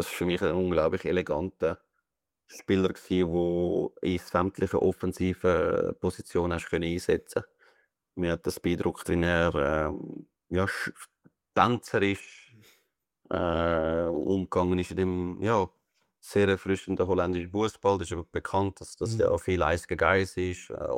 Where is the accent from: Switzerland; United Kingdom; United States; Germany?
Switzerland; Glattbrugg, Zurich; Ja, ich bin in Glattbruck aufgewachsen.